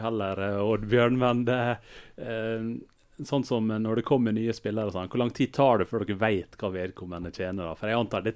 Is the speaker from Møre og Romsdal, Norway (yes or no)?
yes; Møre og Romsdal, Norway; vi er jo sunnmøringer, vi holder igjen på pengene